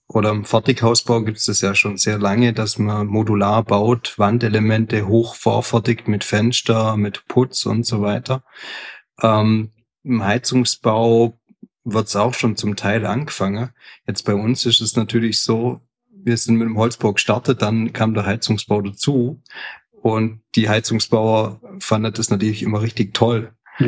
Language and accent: German; Baden-Württemberg, Germany; Aber also habe richtig gut Schwäbisch gelernt und ja, natürlich auch aufgewachsen.